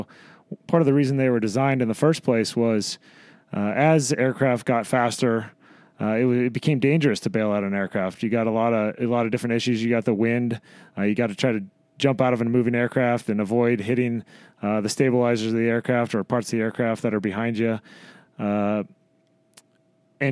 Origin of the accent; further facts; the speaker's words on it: Madras, Oregon, United States; So I grew up in a little town in Oregon called Madras. Went to the Naval Academy.